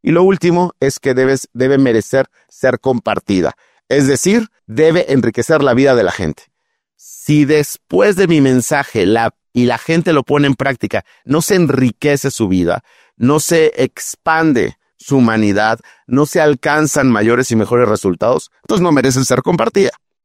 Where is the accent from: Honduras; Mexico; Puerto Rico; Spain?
Mexico; soy el único mexicano